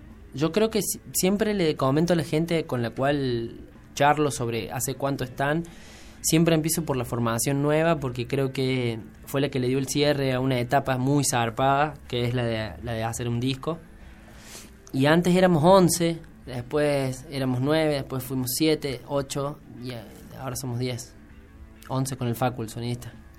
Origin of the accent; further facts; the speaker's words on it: Argentina; born there; porque somos personas que nacimos en Argentina